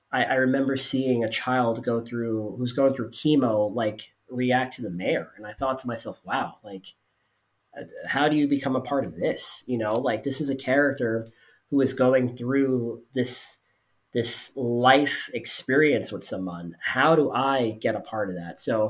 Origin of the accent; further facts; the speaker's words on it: New Jersey, United States; And I came down from New Jersey to work at Walt Disney World.